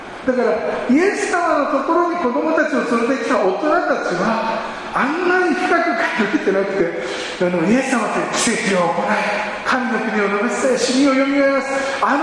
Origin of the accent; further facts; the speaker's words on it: Tokyo, Japan; あの私東京で生まれ育ったので